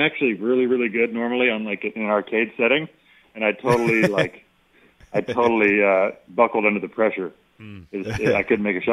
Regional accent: Orlando, Florida, United States; Actually, I never asked that, even though I grew up in Orlando.

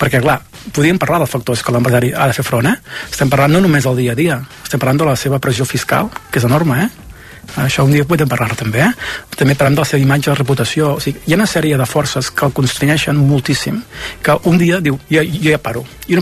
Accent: Catalonia, Spain; socialment, fixeu-vos, com som els catalans

